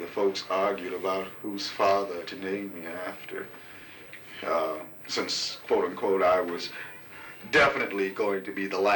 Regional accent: Miami, Florida, United States; I was born in the upper, what they call upper Miami, in a hospital. I was the only child born in a hospital.

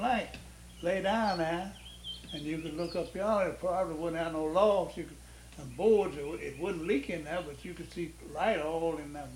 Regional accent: Utica, United States; born there; But I was born down around Utica.

